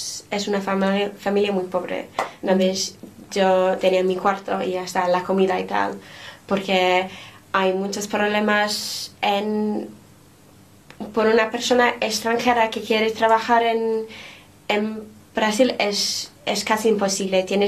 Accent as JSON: {"language": "Spanish", "country": "United Kingdom", "second_language": "Spanish", "said": "yo soy británica y me encanta ser británica"}